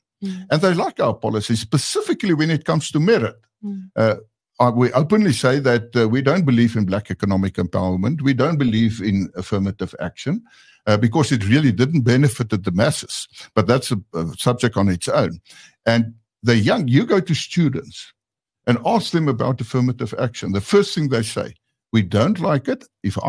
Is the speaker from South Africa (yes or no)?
yes; Zalfontein, South Africa; because my hometown is Zalfontein. My head office is in Pretoria, so I must have a vehicle to travel.